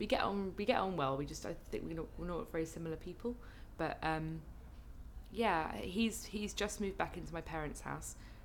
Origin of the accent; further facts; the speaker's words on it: London, United Kingdom; I grew up in London, in West Hampstead, which is northwest London, kind of near Kilburn, in my parents' house, and they still live there.